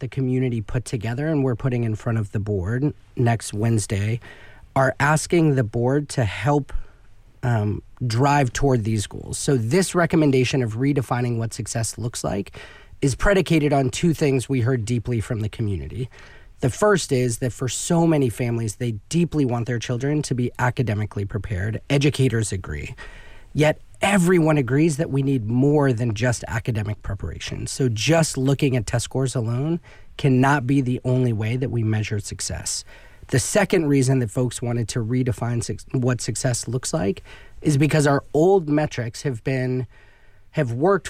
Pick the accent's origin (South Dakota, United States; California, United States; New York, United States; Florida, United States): California, United States; Fresno; So I grew up here in Fresno, went to public schools here in Fresno.